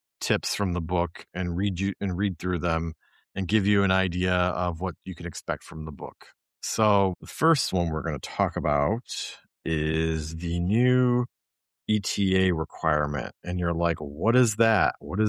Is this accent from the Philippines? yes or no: no; Midwest, United States; Now, our books are written from a particular perspective. We're Americans from the Midwest. We have a particular worldview and a particular way of looking at things.